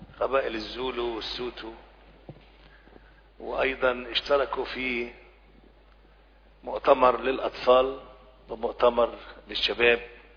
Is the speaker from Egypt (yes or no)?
yes; Egypt; انا ابن مصر